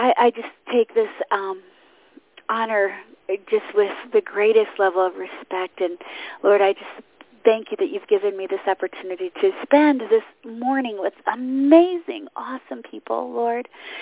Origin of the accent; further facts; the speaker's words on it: Michigan, United States; We went to the coast, the Gulf Coast here in Texas, and I have to tell you, I'm from Michigan, and I've traveled all over the world and seen some of the most amazing beaches.